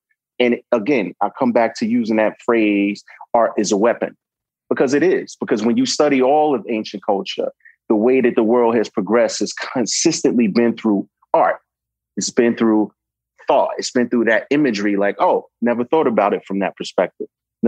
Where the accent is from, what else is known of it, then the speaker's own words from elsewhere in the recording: Brooklyn, New York, United States; you know, I'm from New York, Brooklyn born and raised.